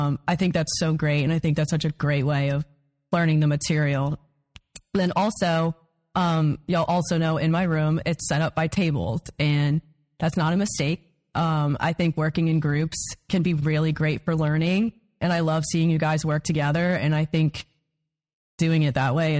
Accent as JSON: {"language": "English", "town": "River Ridge", "region": "Louisiana", "country": "United States", "tie": "born or raised there", "said": "Sure. So I grew up in River Ridge, and I went to St. Matthew all my life."}